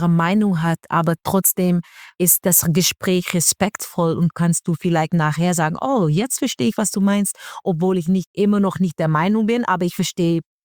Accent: Netherlands; German is a second language; now in Germany; weil ich bin aufgewachsen in Holland und bei uns ist halt alles flach.

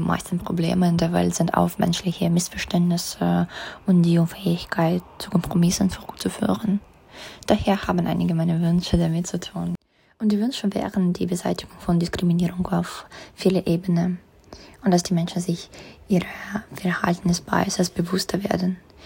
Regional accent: Saint Petersburg, Russia; German is a second language; moved away as an adult; now in Munich, Germany; Ich komme aus St. Petersburg, Russland, habe ich meinen Bachelor in Volkswirtschaft gemacht

